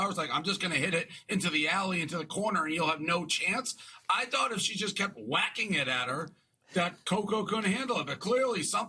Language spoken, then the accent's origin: English; Boston, Massachusetts, United States; now in New York, United States; and I'm from Boston, but I've been in New York 10 years, and I had never gone.